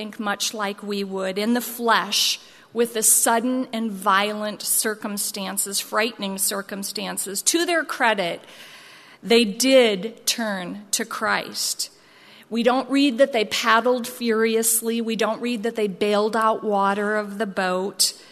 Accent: Midwest, United States; You know, I'm from the Midwest, and when the storms seem to be right for a storm to pop up or a tornado

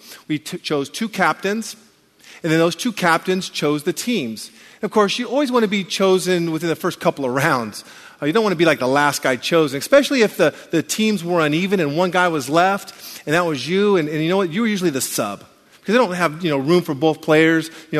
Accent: Anaheim, California, United States; I grew up in Anaheim, born and raised there.

